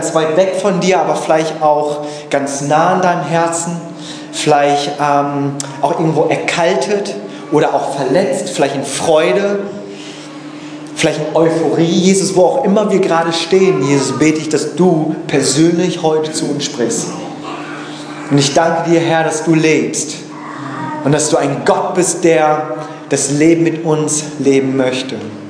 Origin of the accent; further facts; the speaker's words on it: Germany; Wir sind aus Korea, ursprünglich aus Korea, aber in Deutschland geboren und aufgewachsen. Das erklärt es, warum wir so aussehen und warum ich so rede.